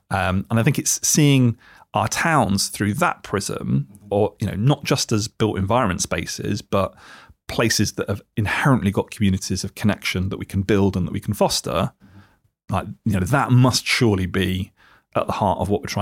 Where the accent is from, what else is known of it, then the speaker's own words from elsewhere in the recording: Leicester, East Midlands, United Kingdom; Where I grew up in Leicester, it was on a big semicircle of grass.